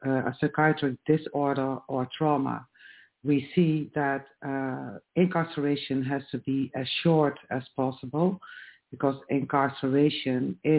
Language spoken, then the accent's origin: English; Netherlands; I am from the Netherlands.